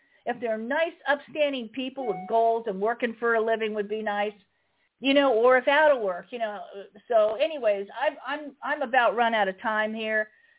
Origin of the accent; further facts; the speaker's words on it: Marin, California, United States; And I'm from Marin, so, you know, he has or had a house there.